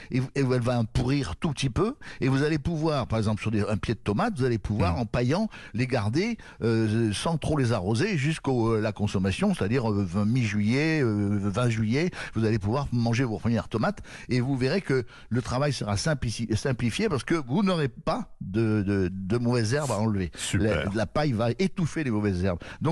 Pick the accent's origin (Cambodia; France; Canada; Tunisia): France; Mazamet, Occitanie; born there; Voilà, donc je suis né à Mazamé